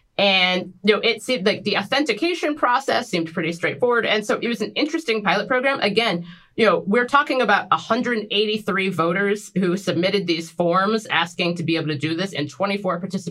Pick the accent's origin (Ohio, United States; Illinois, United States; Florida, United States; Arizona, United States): Ohio, United States; in my home state of Ohio